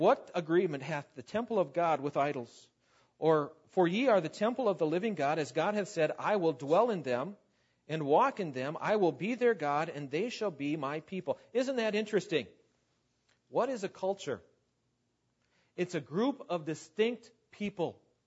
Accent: United States; I said, I'm Swedish. I'm an American.

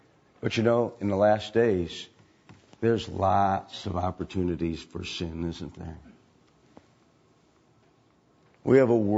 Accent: Wales, United Kingdom; I read about the early Welsh settlers. I'm Welsh.

